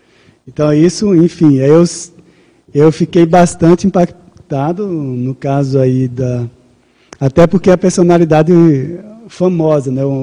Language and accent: Portuguese; Recife, Pernambuco, Brazil; eu vivi quase que 30 anos, né, em Recife, na cidade de Recife, minha cidade natal. E aí eu cheguei em Berlim